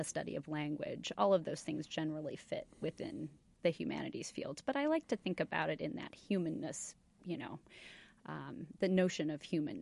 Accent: United States; One of the things that I worry about just as a human, as a mother, as an American

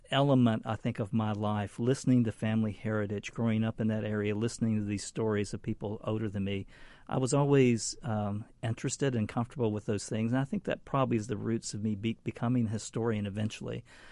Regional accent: Tennessee, United States; this part of Indiana feels very much like my home state of Tennessee and where I grew up.

